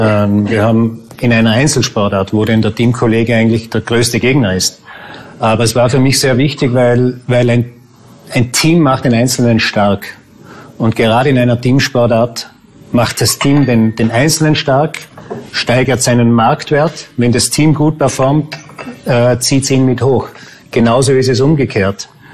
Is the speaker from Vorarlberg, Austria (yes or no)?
yes; Gargellen, Vorarlberg, Austria; Ich komme aus Vorarlberg, Gargellen. Das ist ein Ort auf 1500 Meter Seehöhe.